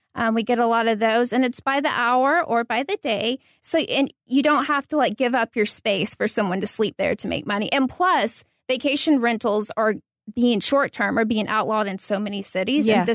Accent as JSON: {"language": "English", "region": "Tennessee", "country": "United States", "lives_now": "Beverly Hills, United States", "said": "I'm from a small town outside of Nashville"}